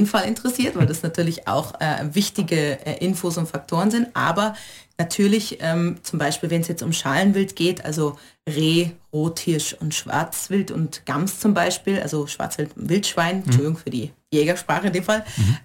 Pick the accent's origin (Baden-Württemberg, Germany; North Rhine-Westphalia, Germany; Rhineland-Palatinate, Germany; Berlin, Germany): Rhineland-Palatinate, Germany; Kaiserslautern; now in Austria; Ich bin in Deutschland geboren, ich komme aus Rheinland-Pfalz, also genauer aus Kaiserslautern. Und ja, ich bin eine Zugereiste. Also ich bin ich wohne mit meinem Mann und meinen Kindern im oberösterreichischen Ennstal, bin da zu Hause